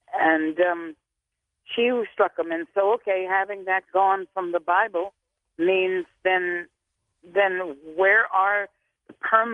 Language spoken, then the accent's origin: English; Virginia, United States; I'm from Virginia. I was brought up with the Founding Fathers' blood running in my veins.